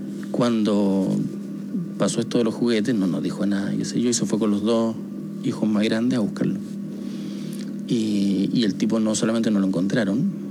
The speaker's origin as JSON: {"language": "Spanish", "region": "Magallanes and Chilean Antarctica", "country": "Chile", "said": "Yo no sé si alguna vez te lo conté, pero yo soy magallánico. Ya, esto ocurrió en Santiago. Yo venía solo para los veranos acá."}